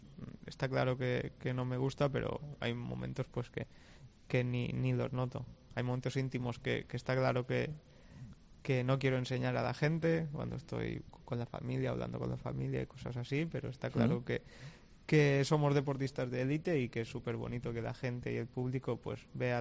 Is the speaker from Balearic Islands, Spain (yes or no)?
yes; Balearic Islands, Spain; Soy mallorquín y somos así un poco desde la isla.